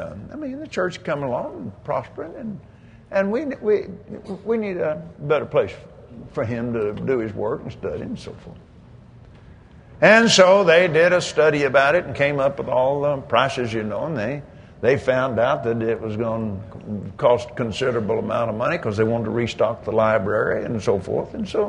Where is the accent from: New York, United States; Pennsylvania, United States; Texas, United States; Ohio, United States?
Texas, United States; When I was a little kid growing up in that Sunday school there in my hometown out in West Texas, I hated that place.